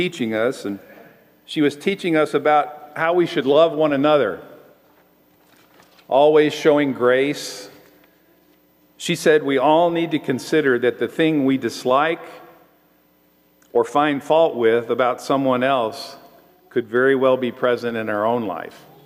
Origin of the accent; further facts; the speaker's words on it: St. Louis, Missouri, United States; also born or lived in Crowley, Louisiana / Greenwood, Mississippi / Memphis, Tennessee; They moved a couple times with John Deere, and I was born in Crowley, Louisiana. Then moved to Greenwood, Mississippi, then to Memphis, Tennessee, and then to St. Louis, where I started junior high school.